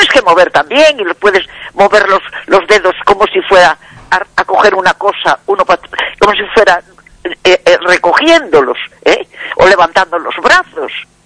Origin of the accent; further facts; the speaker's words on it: Vigo, Galicia, Spain; Nací en Vigo. Soy de Vigo. Nací en Vigo y aquí sigo.